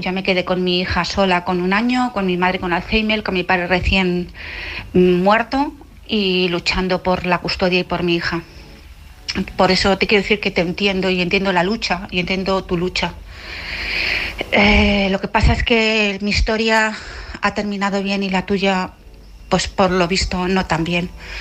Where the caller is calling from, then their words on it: Madrid, Community of Madrid, Spain; de Madrid.